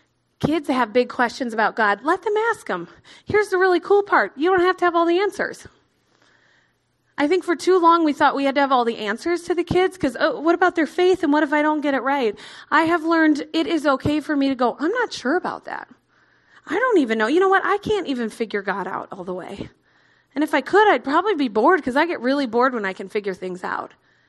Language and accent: English; Midwest, United States; accent: Midwestern; there came my Midwestern accent.